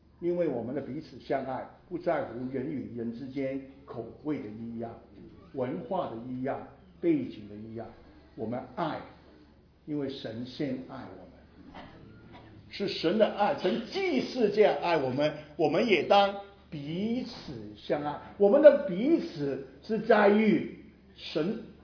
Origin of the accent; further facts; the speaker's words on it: Hong Kong; 我说我是香港来的，